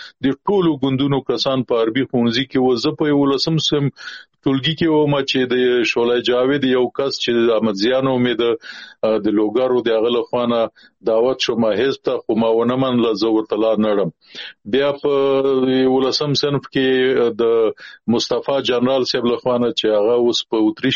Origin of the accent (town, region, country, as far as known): Nangarhar, Afghanistan; born or raised there